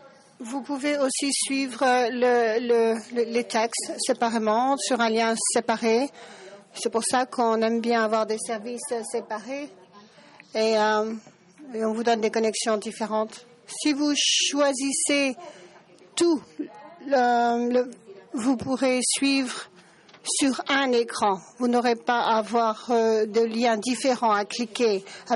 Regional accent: Turkey; moi je ne parle pas l'anglais, je suis pas native de l'anglais. Moi je suis de Turquie. Vous avez donc à me suivre avec mon accent.

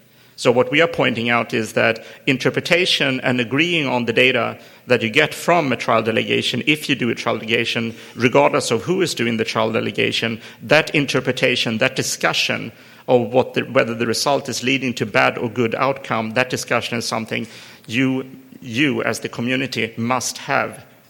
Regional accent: Sweden; English is a second language; because I'm from Sweden and I use those kind of straight language

